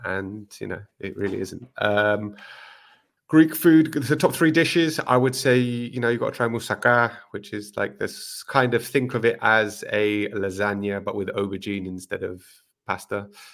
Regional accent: London, United Kingdom; I'm from London

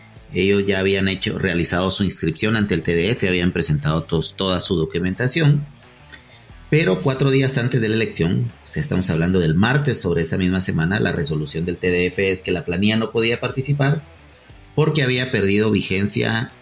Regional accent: Guatemala; nosotros somos guatemaltecos y los que hemos tenido la oportunidad de poder competir en el extranjero representando a nuestro país

